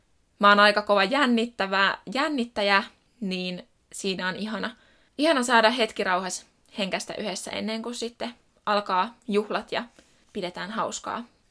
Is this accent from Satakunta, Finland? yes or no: yes; Pori, Satakunta, Finland; now in Tampere, Finland; Porissa me järjestetään siksi, että me ollaan täältä kotoisin ja meidän perheet ja sukulaiset ja moni ystävä asuu täällä